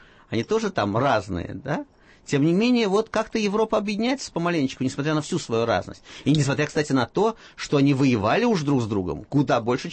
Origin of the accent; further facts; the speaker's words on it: Saulkrasti, Saulkrasti Municipality, Latvia; я детство провел в Сулкрастах, да, под Ригой.